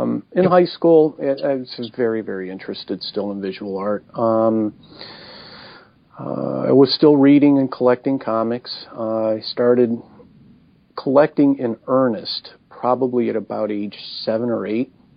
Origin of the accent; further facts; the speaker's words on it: Cleveland, Ohio, United States; I grew up in suburban Cleveland, went to a suburban Cleveland school, and started drawing pretty much as soon as I could hold